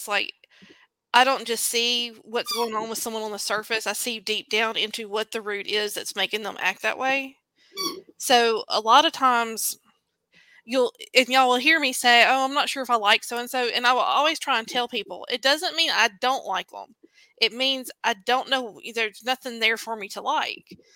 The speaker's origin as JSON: {"language": "English", "town": "Brandon", "region": "Mississippi", "country": "United States", "tie": "born or raised there", "said": "Growing up in Brandon, Mississippi, we were all friends"}